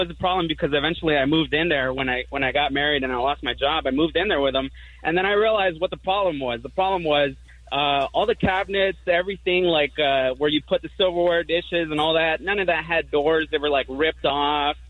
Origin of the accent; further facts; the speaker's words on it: Los Angeles, California, United States; this is how I grew up in South Central.